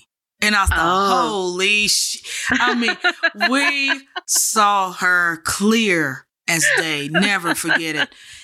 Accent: Texas, United States; I'm from Texas, you know.

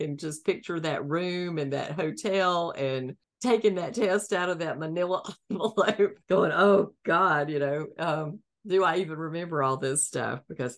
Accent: the South, United States; So I know you're from Michigan, but I'm from the South. Just do not do snow.

